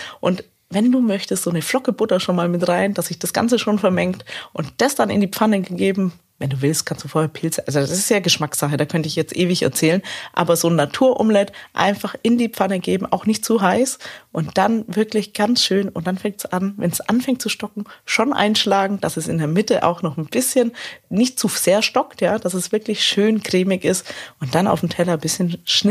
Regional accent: Slovenia; Und das ist für mich auch so ein bisschen Kindheit. Bei uns in Slowenien gab es auch immer Rührei zum Frühstück.

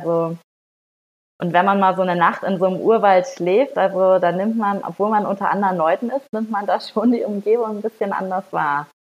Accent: Northern Germany, Germany; Ich komme auch aus Norddeutschland und das hat man bei ihm aber voll krass gehört.

